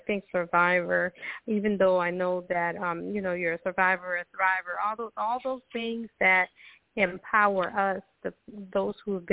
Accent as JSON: {"language": "English", "country": "Costa Rica", "said": "I'm originally from Costa Rica."}